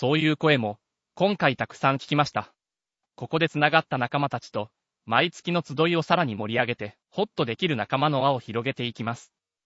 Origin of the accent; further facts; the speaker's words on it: Nara, Japan; 7年前に地元に戻ってきてからは、昔のように連絡を取るようになりました。何でも話せて、家族ぐるみで付き合っている20年来の親友です。今日も、父と兄と彼の4人で、一緒に車で来たんです。僕の住んでいる奈良では